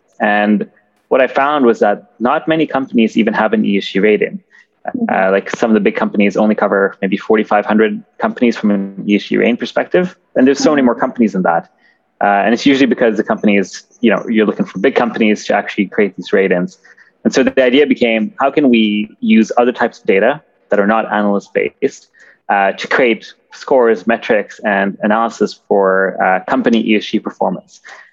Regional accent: Kenya; also born or lived in Vancouver; Actually, I was born in Vancouver, but I was raised in Kenya. And so I spent a lot of my time growing up there.

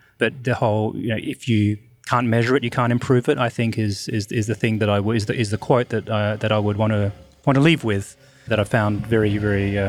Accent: Australia; I'm from Australia.

